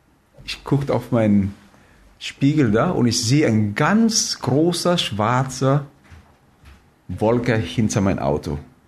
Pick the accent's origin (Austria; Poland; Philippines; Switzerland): Philippines; German is a second language; now in Germany; In dem Land, wo ich herkomme, Philippinen, hey, das ist optionell.